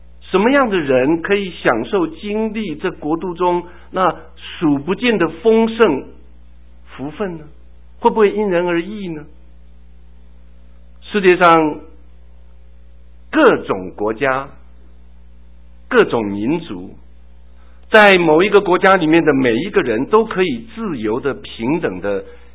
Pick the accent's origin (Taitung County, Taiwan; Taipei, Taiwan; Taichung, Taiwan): Taitung County, Taiwan; Taitung; 就像我从小在台东长大